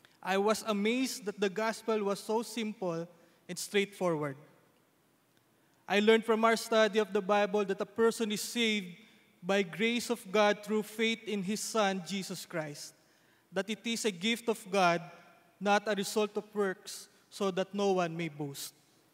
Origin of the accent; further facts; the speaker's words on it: Nasugbu, Calabarzon, Philippines; also born or lived in Manila; This got even worse when I had to leave my hometown, Nasugbu, and move to Manila to study college.